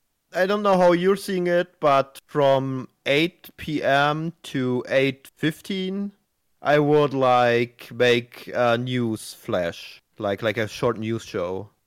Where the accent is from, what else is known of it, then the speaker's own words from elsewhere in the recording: Germany; I don't know, but I'm from Germany.